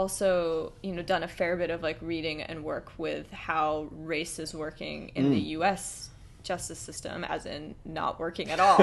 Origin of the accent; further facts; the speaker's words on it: Washington, United States; moved away as an adult; now in Australia; Well, I'm from Washington State, is where I grew up in the United States. So I have come to Australia